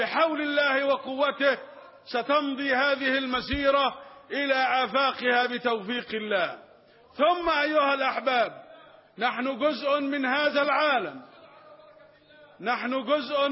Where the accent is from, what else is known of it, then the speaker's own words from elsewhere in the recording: Egypt; نحن كمصريين